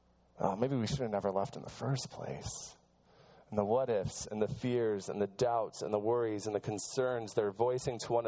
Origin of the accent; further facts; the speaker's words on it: Rochester, New York, United States; now in Michigan, United States; Michigan is my home, but my hometown is New York. And I love going back to Rochester, New York, and knowing the streets and knowing the people and seeing the places that are familiar to me.